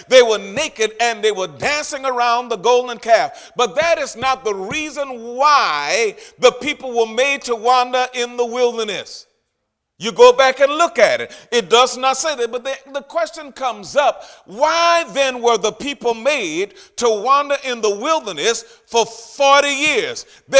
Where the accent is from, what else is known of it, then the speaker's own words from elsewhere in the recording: Louisiana, United States; because I'm from Louisiana and we don't do too good with the TH words.